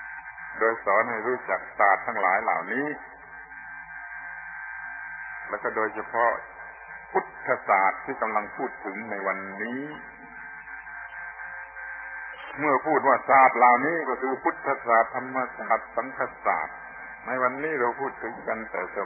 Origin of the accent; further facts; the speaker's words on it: Southern Thailand, Thailand; ภาษาบ้านเราปักใต้โดยเฉพาะพวกที่กรุงเทพฟังไม่ถูก